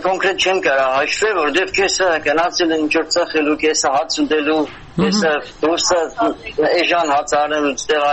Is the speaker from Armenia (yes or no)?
yes; Artik, Shirak, Armenia; now in Moscow, Russia; Ես Արտիգից եմ